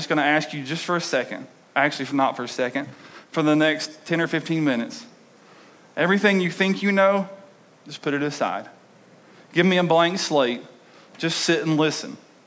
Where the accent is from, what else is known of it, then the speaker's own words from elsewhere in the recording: Tennessee, United States; I was raised in a charismatic, non-denominational, some would call Pentecostal church, so I grew up in Tennessee